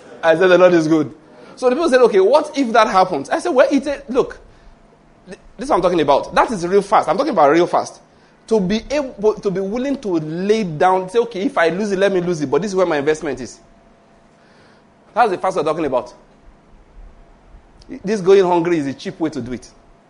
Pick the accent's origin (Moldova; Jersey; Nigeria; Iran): Nigeria; Western Nigeria; now in Enugu, Nigeria; I'm from, naturally speaking, I'm from Western Nigeria.